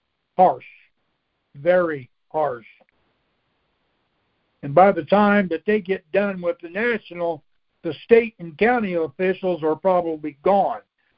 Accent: Marion, United States; My hometown, Beth's and I's, back, I don't know what it was, 12, 15 years ago, we had a mayor of Marion

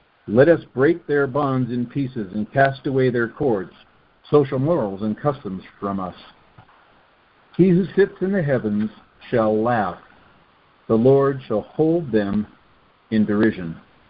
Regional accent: Australia; When I was a young man growing up in Australia

